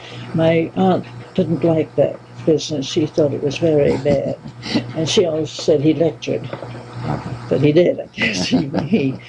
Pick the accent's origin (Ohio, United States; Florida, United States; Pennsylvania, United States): Pennsylvania, United States; Philadelphia; born there; also born or lived in England / New York; I was born in Philadelphia.